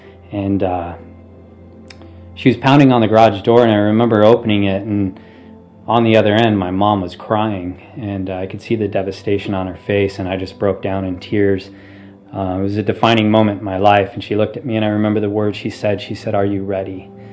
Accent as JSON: {"language": "English", "town": "Huntington Beach", "region": "California", "country": "United States", "tie": "born or raised there", "said": "I'm born and raised in Huntington Beach. I grew up in a middle-class home"}